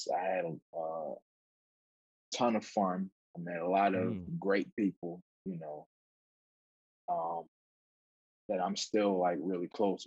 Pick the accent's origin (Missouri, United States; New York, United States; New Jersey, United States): New Jersey, United States; I'm from New Jersey.